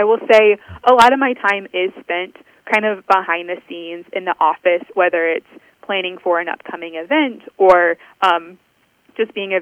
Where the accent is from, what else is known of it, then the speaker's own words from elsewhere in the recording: Lafayette, Indiana, United States; Sure. I am from Indiana. I actually am from Lafayette.